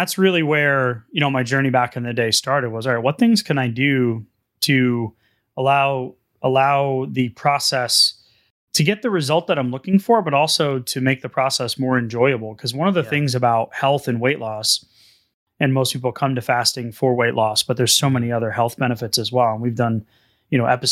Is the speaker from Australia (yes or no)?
no; New England, United States; now in Texas, United States; It's cold 3 months out of the year here in Texas. And some of you are going to laugh. I'm from New England. I get it. 100 inches of snow a year. I used to shovel.